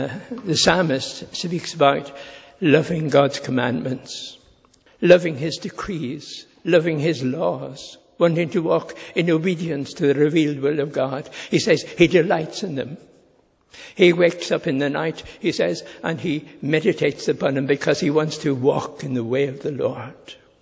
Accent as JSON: {"language": "English", "country": "Ireland", "said": "you see, I'm Irish, we drive on the left."}